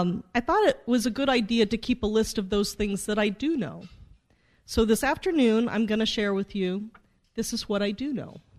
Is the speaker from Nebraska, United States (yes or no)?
yes; Silver Creek, Nebraska, United States; Well, I grew up in Silver Creek, Nebraska, population 500. My high school graduating class was 23.